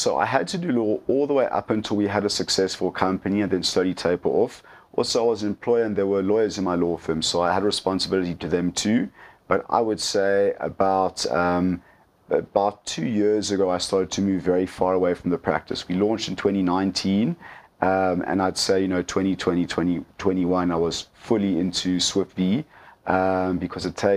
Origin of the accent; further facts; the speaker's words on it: England, United Kingdom; I'm English, and the major languages are Afrikaans, Zulu, and Khoza.